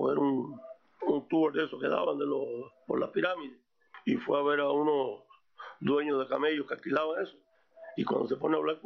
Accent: Cuba; moved away; Todos los que salimos de Cuba, con muy pocas excepciones, queremos regresar.

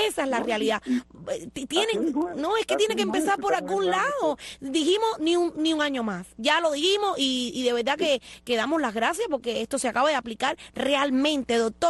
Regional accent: Cuba; moved away; yo soy cubana y yo viví en Cuba

